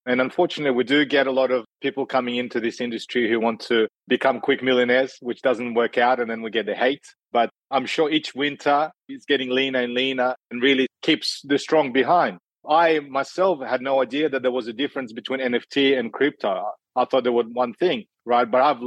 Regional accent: Australia; I'm from Australia. You're from Canada.

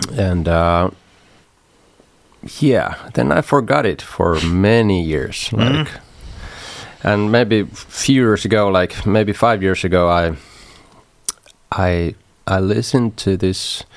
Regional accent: Kokkola, Central Ostrobothnia, Finland; I was living then in my hometown Kokkola, and there was this library.

